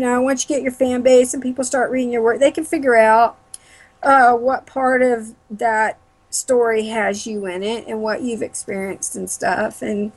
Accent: Temple Terrace, Florida, United States; I grew up in Temple Terrace, so it wasn't right in Tampa.

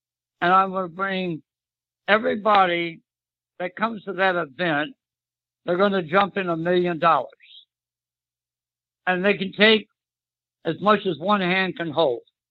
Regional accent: Midwest, United States; because I am from the Midwest. I worked growing up pumping SHIT from the ground

